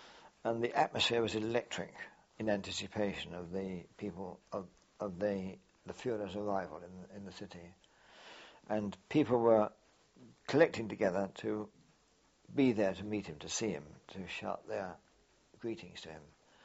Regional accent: England, United Kingdom; as an Englishman, as a boy, English schoolboy, there wasn't much to know about them.

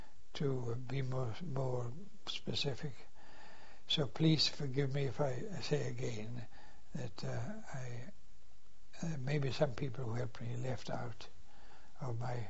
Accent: England, United Kingdom; I said, no, I'm an English airman.

